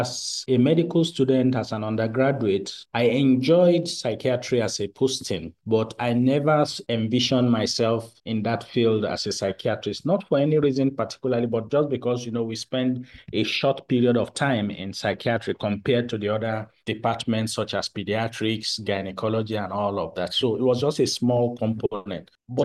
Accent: Nigeria; I'm a Nigerian, and I work in the mental health space.

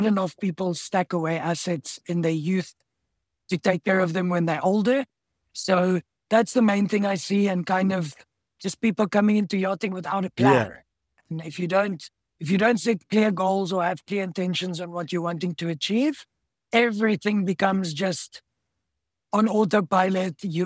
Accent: South Africa; I'm another South African yachtie.

